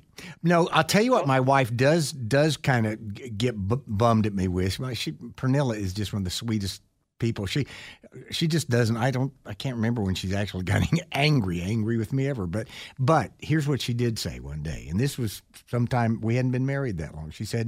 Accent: Texas, United States; So I got interested in weather as a kid because I grew up in Texas with these big skies

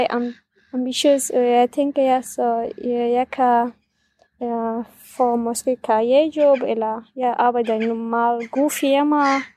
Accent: Syria; first language Kurdish; Danish is a second language; now in Denmark; fordi vi er kurder fra Syrien, så vi taler kurdisk.

